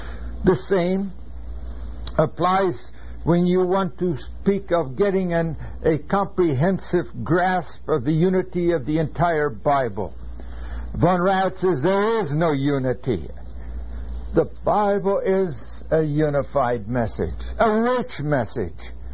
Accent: California, United States; also born or lived in Minnesota; Yes, my father was born in the Netherlands. I was born in Minnesota, but we grew up in California. And I was in California until I was well past middle 20

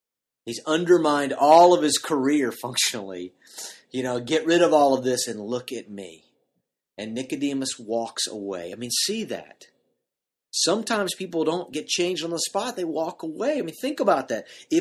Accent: the Carolinas, United States; I mean, I grew up in the Carolinas.

